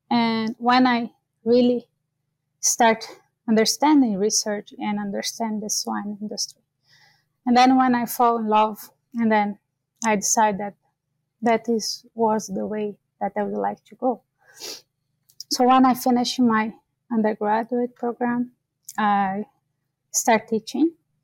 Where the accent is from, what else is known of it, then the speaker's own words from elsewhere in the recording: Brazil; now in Canada; I'm originally from Brazil.